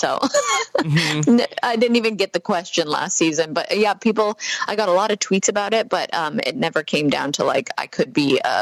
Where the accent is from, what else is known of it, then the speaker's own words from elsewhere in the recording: Canada; now in United States; You know, you would think I would just because I am Canadian, but I live in the States